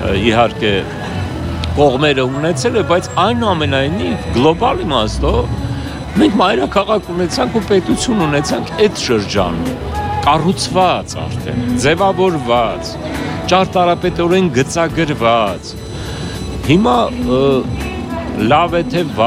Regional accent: Yerevan, Armenia; also born or lived in Artsakh; ես ծնվել եմ Արցախում, բայց 1 տարեկանում տեղափոխվել իմ ընտանիքը Երևան, և ես ըստ էության Երևանում եմ մեծացել, բայց միշտ կապը բնականաբար կար Արցախի հետ

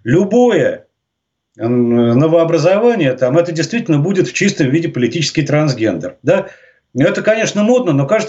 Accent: Moscow, Russia; Я москвич коренной, я так получилось, что мимо этого памятника в школу ездил, я на Пушкинской площади учился.

